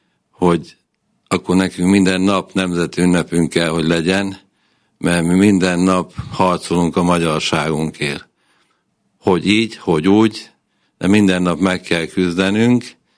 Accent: Shalanky, Zakarpattia Oblast, Ukraine; Én Salánkon születtem, az őseim salánkiak, szintiszta salánki vagyok.

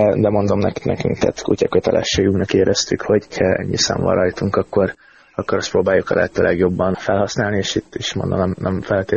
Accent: Tatabánya, Komárom-Esztergom, Hungary; én pedig Tatabányai vagyok

